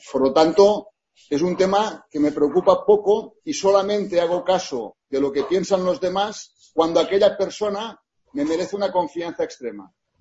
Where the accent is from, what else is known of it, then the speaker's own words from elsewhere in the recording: Spain; yo como español